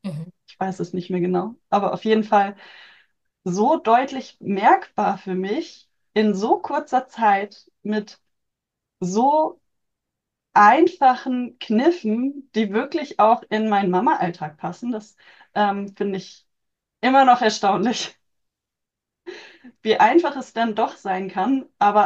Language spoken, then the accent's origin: German; Föhr, Schleswig-Holstein, Germany; ich bin Familien- und Hochzeitsfotografin auf der Nordseeinsel Föhr, in meiner Heimat. Ich bin Mama von zwei Kindern